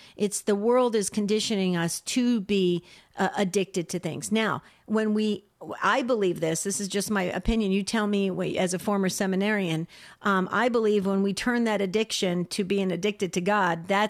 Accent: New Jersey, United States; I'm from northern New Jersey, but I used to vacation down in by the shore.

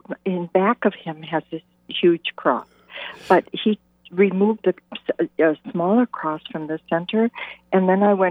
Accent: Chicago, Illinois, United States; because I'm from the Chicago area, I thought maybe it's just a diocese thing

